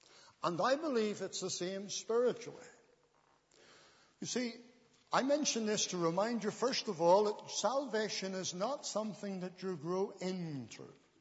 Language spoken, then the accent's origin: English; Cumbernauld, Scotland, United Kingdom; I was born in Cumber and brought up in a good home. Not a Christian home, but a good home. Our church, our family church, was Presbyterian.